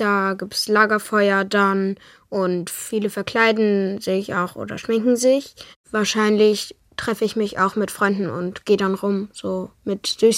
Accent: Berlin, Germany; Ich komme ja eigentlich aus Berlin

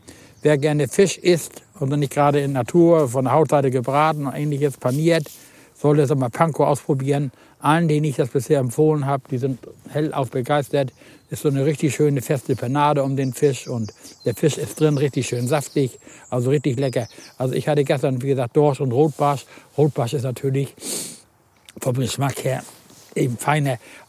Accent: Husum, Schleswig-Holstein, Germany; ich bin ja in Husum groß geworden

